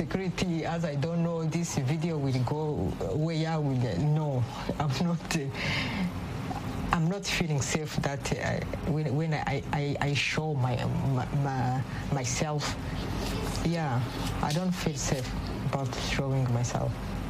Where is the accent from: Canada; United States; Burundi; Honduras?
Burundi; now in Hong Kong; I'm from Burundi. I'm 38 years old. I have been in Hong Kong for almost 5 years. I have one son. We live together.